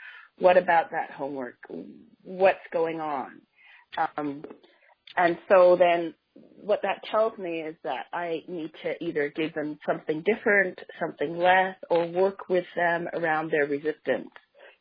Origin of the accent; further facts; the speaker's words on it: Canada; this is Group A. A. I love Group A. I'm Canadian, A.